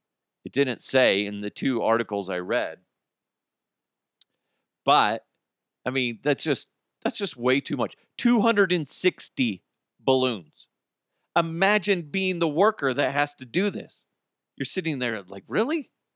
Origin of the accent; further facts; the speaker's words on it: United States; Let's be honest, it's probably us Americans